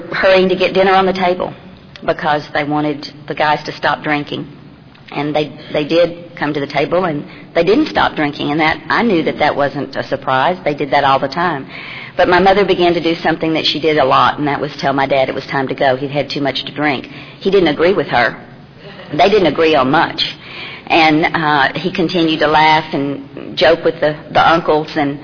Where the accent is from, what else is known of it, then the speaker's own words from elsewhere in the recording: Dallas, Texas, United States; I'm from Dallas, and I go have a home group.